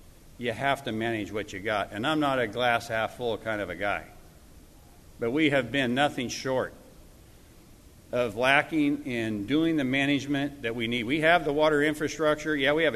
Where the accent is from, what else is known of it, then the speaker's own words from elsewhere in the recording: California, United States; 76-77, I grew up on the Stanislaus River.